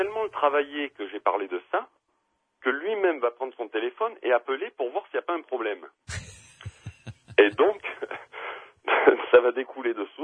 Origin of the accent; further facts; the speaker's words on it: Provence-Alpes-Côte d'Azur, France; puisque je suis originaire de la Côte d'Azur